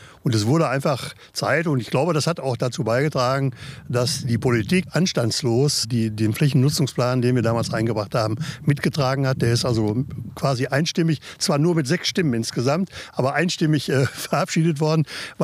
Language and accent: German; Lichtenau, Germany; ich bin halt gebürtiger Lichtenauer und ich kenne natürlich auch viele Menschen hier im Stadtgebiet.